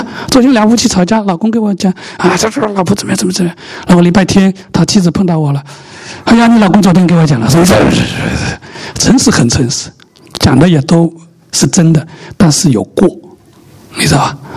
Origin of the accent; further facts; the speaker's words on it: Wenzhou, Zhejiang, China; 我以前在这个，我是温州人，但是我在服侍的时候是在宁波